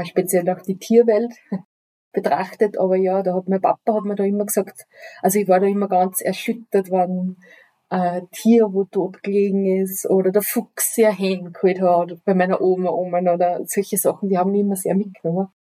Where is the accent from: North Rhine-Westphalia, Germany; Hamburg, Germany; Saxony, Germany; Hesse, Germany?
Saxony, Germany; einen Platz in der Nähe von mir, wo ich aufgewachsen bin, in der Oberlausser.